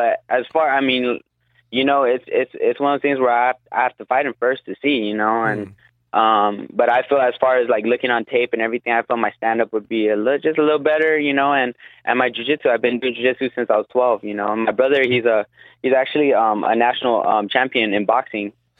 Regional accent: Guam; I am from Guam.

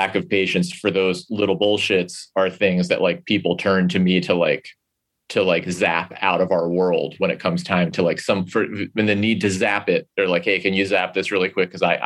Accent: Northeast, United States; I'm from the Northeast, you know, my whole life up until I moved here.

